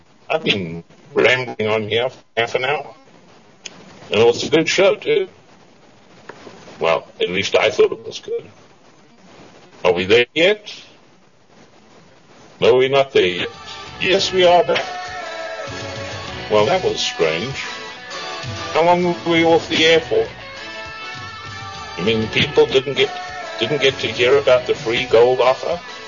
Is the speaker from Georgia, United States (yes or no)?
no; Cleveland, Ohio, United States; born there; I was born in Cleveland.